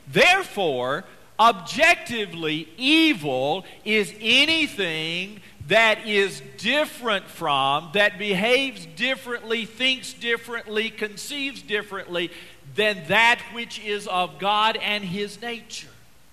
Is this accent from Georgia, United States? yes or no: yes; Georgia, United States; where we populated entire states like my home state, Georgia, with indentured servants